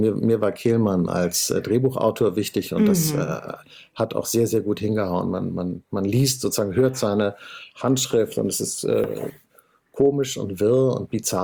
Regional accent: Hamburg, Germany; in Hamburg der Jenischpark, wo ich herkomme

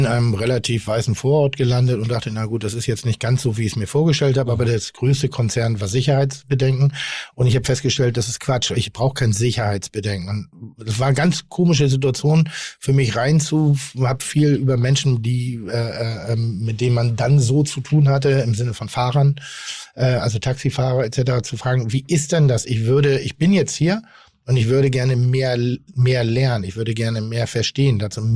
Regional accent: Durban, KwaZulu-Natal, South Africa; Unsere Seele ist in Durban. Das ist da, wo unsere Wurzeln sind. Das ist da, wo wir herkommen. Wir kommen nicht aus Kapstadt. Wir kommen aus Durban.

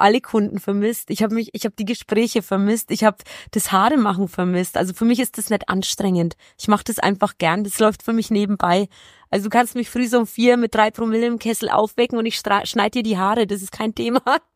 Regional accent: Germany; German is a second language; also born or lived in Gliwice, Poland; Also ich bin in Polen geboren, in Oberschlesien, in Gleiwitz genau genommen. Und als ich dann 3 war, sind wir ausgewandert nach Deutschland.

